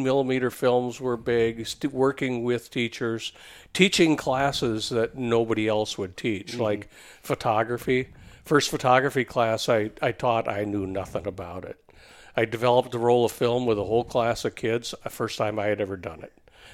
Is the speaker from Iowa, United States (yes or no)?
no; Sauk Centre, Minnesota, United States; Yeah, well, I grew up in a small town called Sauk Center.